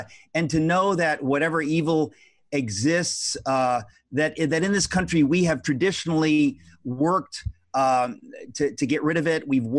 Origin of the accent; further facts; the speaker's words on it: United States; as an American who loves this country, it is really, really deeply horrifying, sickening to me that our government could get to the point where we would do these kinds of things.